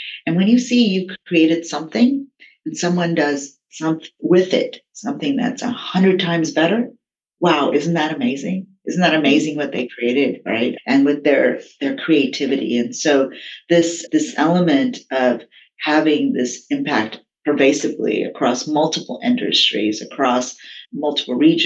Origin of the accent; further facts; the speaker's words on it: Texas, United States; also born or lived in India; I was born in India. I came over as a child. I spent most of my early years in Texas, which led me to Texas Instruments.